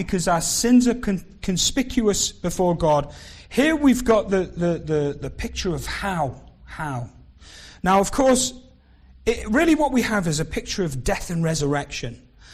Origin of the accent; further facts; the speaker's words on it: North West England, United Kingdom; also born or lived in Glasgow / Leicester; I grew up on Merseyside, and in the northwest, it's all how you doing, my chicken. And then I was a student up in Glasgow, and it was how you doing, hen?